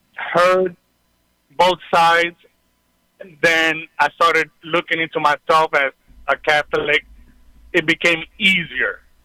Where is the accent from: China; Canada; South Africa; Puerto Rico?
Puerto Rico; now in United States; I'm Puerto Rican, born and raised in Puerto Rico. My parents are Puerto Rican. I've been in the States now, over 40 years.